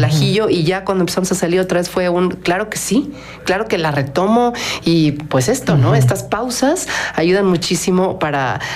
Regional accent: Mexico City, Mexico; Y pues como les decía, pues soy de la Ciudad de México y me lo quedé ya desde hace años.

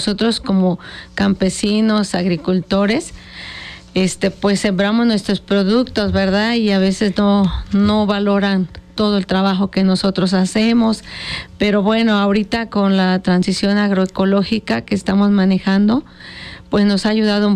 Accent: Ayala, Morelos, Mexico; Yo soy de Jalostot, municipio de Ayala, Morelos.

